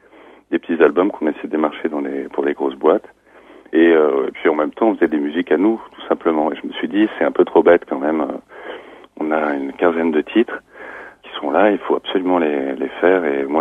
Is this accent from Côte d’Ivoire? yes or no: no; Paris, Île-de-France, France; D'où je viens ? De Paris.